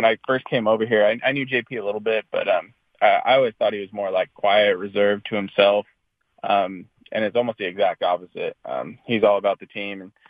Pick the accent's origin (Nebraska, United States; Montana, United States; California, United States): California, United States; West Covina; Yeah, I'm more, I grew up in West Covina, and then, like you said, went to college in San Diego.